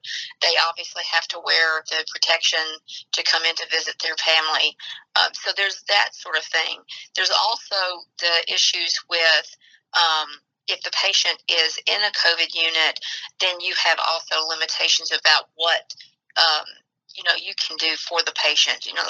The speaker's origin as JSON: {"language": "English", "town": "Nashville", "region": "Tennessee", "country": "United States", "said": "Nashville, Tennessee."}